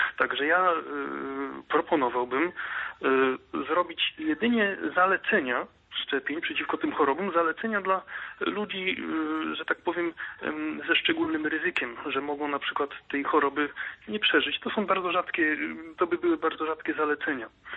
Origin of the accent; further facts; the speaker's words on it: Kuyavian-Pomeranian Voivodeship, Poland; Ja jestem lekarzem z Kujawsko-Pomorskiego.